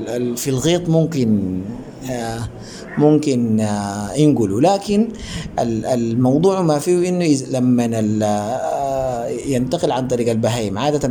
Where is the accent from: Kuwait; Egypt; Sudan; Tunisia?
Sudan; أكتر حاجة شائعة عندنا في السودان الإفرازات لونها أسود